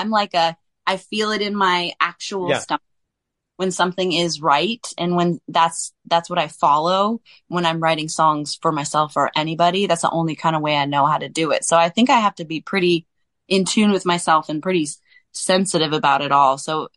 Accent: California, United States

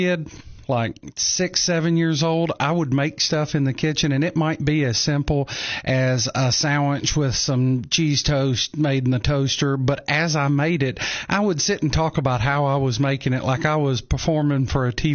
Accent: Tennessee, United States; also born or lived in Nashville; I grew up in West Tennessee in the cotton fields, growing up in the country. And when we were about, I guess I was 10 years old, we moved to Nashville.

